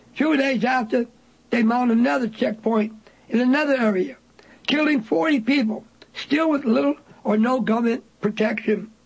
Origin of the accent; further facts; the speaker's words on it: Nigeria; Brother, I have witnessed this in my country, Nigeria, particularly in my home state, Mono